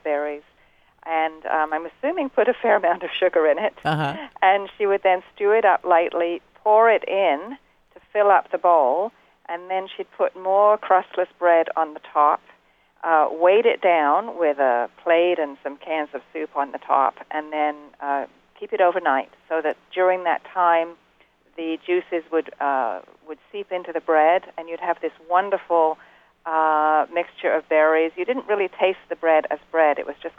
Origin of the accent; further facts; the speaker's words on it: England, United Kingdom; now in Georgia, United States; I grew up in England in the country